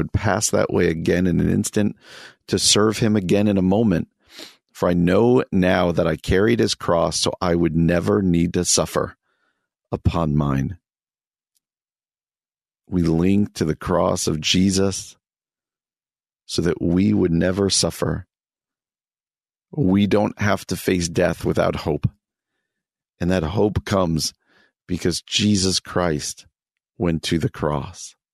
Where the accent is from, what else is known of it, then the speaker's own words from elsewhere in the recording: New Jersey, United States; People from the East Coast, particularly where I grew up in New Jersey, flock to the Jersey Shore.